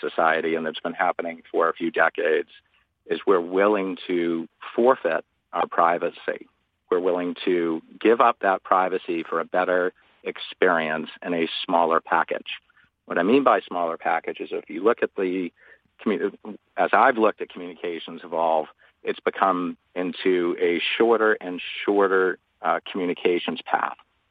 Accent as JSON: {"language": "English", "town": "Boston", "region": "Massachusetts", "country": "United States", "said": "So I come from Boston"}